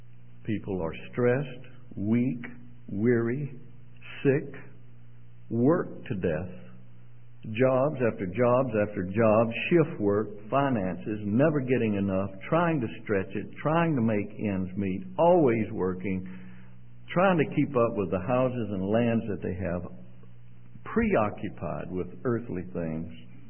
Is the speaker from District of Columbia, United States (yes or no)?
no; Mississippi, United States; now in Canada; If somebody says to me, where are you from? I rarely say Canada. You know, I say Mississippi. That's my country. That's my roots. That's my father's house.